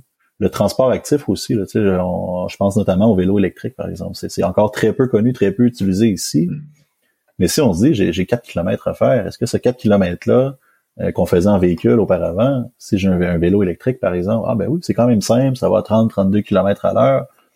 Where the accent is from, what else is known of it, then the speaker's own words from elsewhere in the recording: Montreal, Quebec, Canada; Alors, c'est moi-même, je suis Montréalais, j'ai un véhicule.